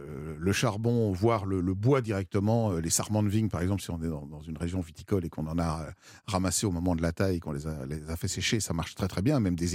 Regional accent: Belgium; en tant que Belge, évidemment, je suis un peu moins concerné que vous par la salade niçoise

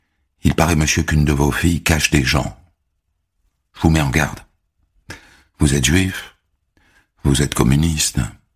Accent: Paris, Île-de-France, France; born there; Je suis né à Paris, le 4 février 1925.

